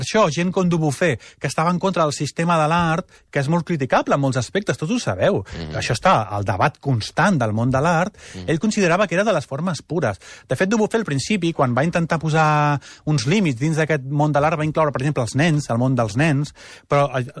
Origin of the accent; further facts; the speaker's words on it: Martorell, Catalonia, Spain; el meu poble Martorell, el meu poble natal, sí.